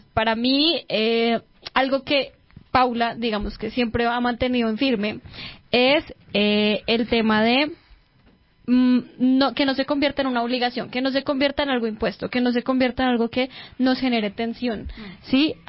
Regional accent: Colombia; En nuestra historia, como mujeres colombianas

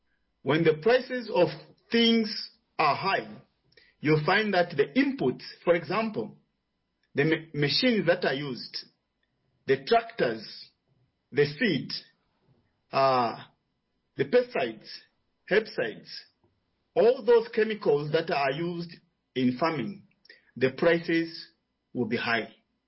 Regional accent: Zambia; I'm from Zambia

